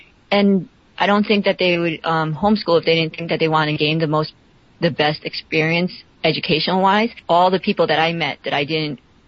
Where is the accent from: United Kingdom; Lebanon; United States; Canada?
United States; born there; and my girls also realize I'm American born.